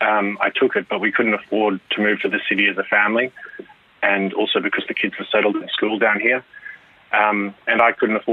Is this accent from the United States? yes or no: no; Australia; moved away as an adult; also born or lived in Melbourne; now in Kilkenny, Ireland; I'm Australian and my wife is Irish, and we moved here from Melbourne about 3 years ago to be closer to her side of the family.